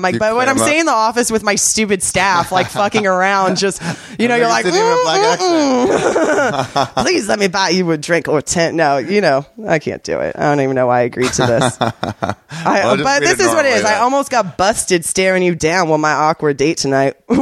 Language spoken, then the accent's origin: English; Hermosa Beach, California, United States; I shouldn't say L.A. I'm from Hermosa Beach. So it's like, that's definitely it's a way more towny place.